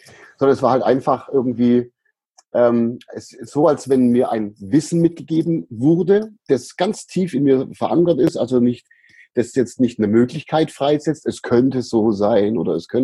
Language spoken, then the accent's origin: German; Aidlingen, Baden-Württemberg, Germany; also born or lived in Sindelfingen; in Sindelfingen bin ich nach der Geburt, dann waren das 2-3 Jahre und dann sind meine Eltern in den Ort gezogen, der sich Eidlingen nennt. Das ist in der Gegend auch. Und dort habe ich meine Kindheit verbracht letztendlich